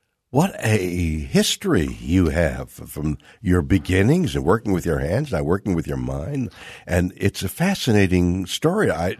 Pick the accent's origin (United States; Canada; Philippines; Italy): Canada; I'm a Canadian. I'm here. I have an opinion.